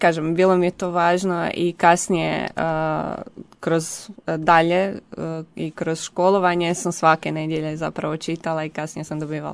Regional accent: Ogulin, Karlovac County, Croatia; now in Zagreb, Croatia; odrasla sam i rođena sam u jednom malom gradiću u gradu Ogulinu. Tamo sam evo proživjela svoje djetinjstvo, a kasnije onda sam došla na studij u Zagreb i evo tu sam i ostala, tu evo i radim.

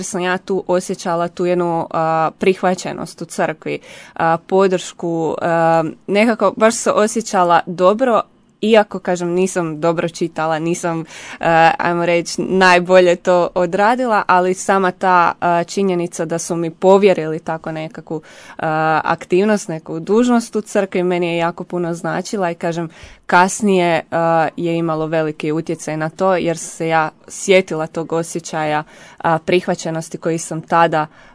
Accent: Ogulin, Karlovac County, Croatia; now in Zagreb, Croatia; odrasla sam i rođena sam u jednom malom gradiću u gradu Ogulinu. Tamo sam evo proživjela svoje djetinjstvo, a kasnije onda sam došla na studij u Zagreb i evo tu sam i ostala, tu evo i radim.

